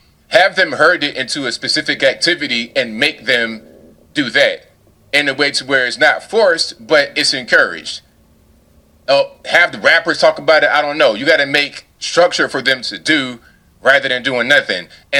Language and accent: English; Portsmouth, Virginia, United States; I grew up on the beach and I'm from Virginia, that area. For the majority of my life, I lived in a place called Portsmouth, Virginia, which is right there, right down the street from the beach.